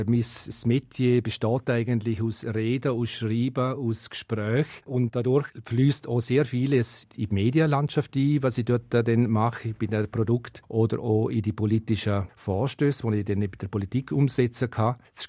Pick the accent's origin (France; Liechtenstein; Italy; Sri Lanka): Liechtenstein; Mauren; now in Schellenberg, Liechtenstein; Ich bin quasi Doppelbürger von Mura-Schellenberg. Ich bin in Mura aufgewachsen und wohne seit 20 Jahren im Schellenberg.